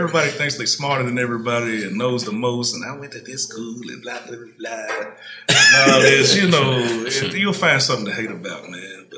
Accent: Memphis, Tennessee, United States; You know, from Memphis, went to dental school at there's a school called Meharry in Nashville.

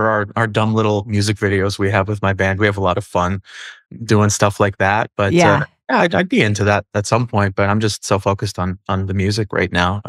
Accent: Studio City, California, United States; also born or lived in Santa Monica; I was born in Santa Monica because that's where St. John's, the hospital is. But I was raised in Studio City, just a straight valley kid.

